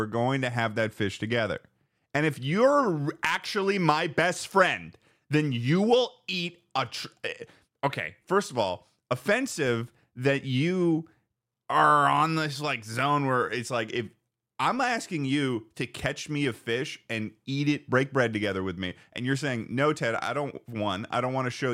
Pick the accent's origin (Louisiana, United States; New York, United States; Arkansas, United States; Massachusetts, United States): Massachusetts, United States; well, I'm from Massachusetts. I think I know a thing or two about fish and chips.